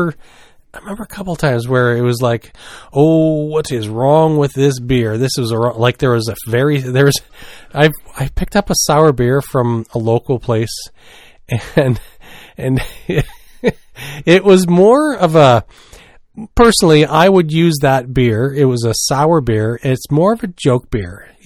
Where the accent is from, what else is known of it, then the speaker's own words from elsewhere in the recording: the Maritimes, Canada; accent: Maritimes; I can hear my Maritimes accent when I listen to myself.